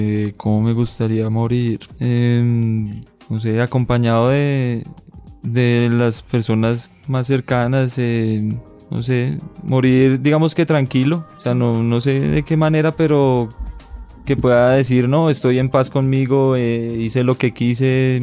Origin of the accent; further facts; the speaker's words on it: Colombia; todos somos humanos, todos somos colombianos